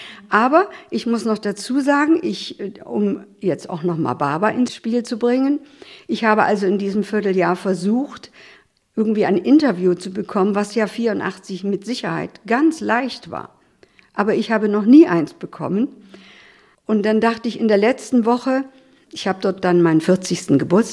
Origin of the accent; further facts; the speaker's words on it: Bremen, Germany; Wir sind beide aus Bremen